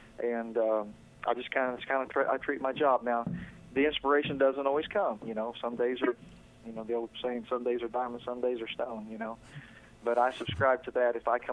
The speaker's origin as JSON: {"language": "English", "region": "Ohio", "country": "United States", "tie": "born or raised there", "said": "But I remember reading when I was growing up in Ohio about … his songwriting"}